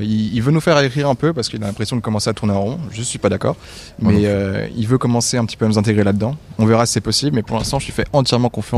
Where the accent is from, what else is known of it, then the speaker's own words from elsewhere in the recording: Brittany, France; Moi, j'y ai étudié, je viens de Bretagne, etc.